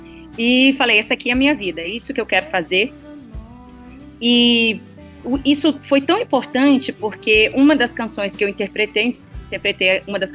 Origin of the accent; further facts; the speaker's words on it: Ituiutaba, Minas Gerais, Brazil; Eu sou de Minas Gerais, sou de Ituiutaba.